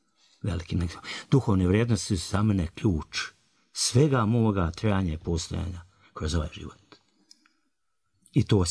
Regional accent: Banja Luka, Republika Srpska, Bosnia & Herzegovina; Ja živim u jednom prostoru gdje sam rođen u Budžaku. Samo ime govori, to je nekada bio nekakav ćošak Banja Luke, napušteni i zapušteni

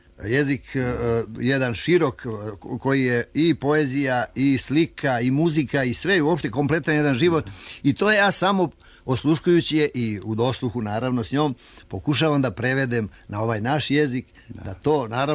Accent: Šumadija and Western Serbia, Serbia; Uvijek je tu jedna slika na livadi u mom rodnom kraju preko puta naše kuće. Mi smo u jednoj dolini, prvo je drum, pa livade, pa reka, pa brdo Talambas. Eto je reka Gruža

